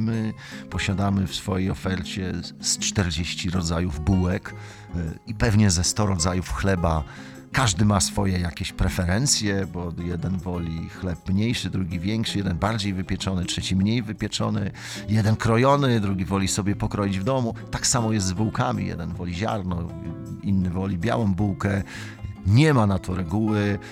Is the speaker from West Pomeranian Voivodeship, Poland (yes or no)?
yes; Szczecin, West Pomeranian Voivodeship, Poland; Ja jako rodowity szczecinianin zawsze będę wspierał to miasto